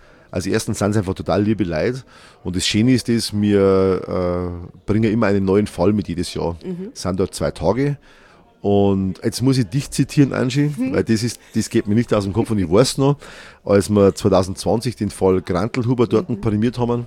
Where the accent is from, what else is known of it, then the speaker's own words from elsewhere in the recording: Bavaria, Germany; also ich bin ein Niederbayer. Ja. Das ist einfach mal so. Das hört man, das sieht man, das spürt man.